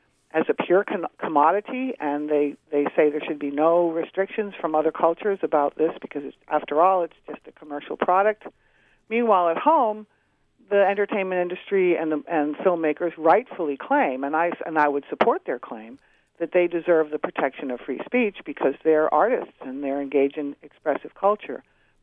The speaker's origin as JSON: {"language": "English", "town": "Boston", "region": "Massachusetts", "country": "United States", "said": "you know, I'm from Boston, and Hollywood seems to be picking on Boston quite a lot lately, too."}